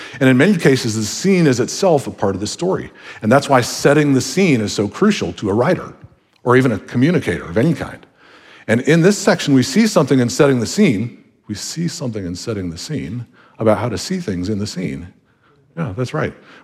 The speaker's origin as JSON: {"language": "English", "region": "Michigan", "country": "United States", "said": "I'm from Michigan, where the trees are like 150 feet tall."}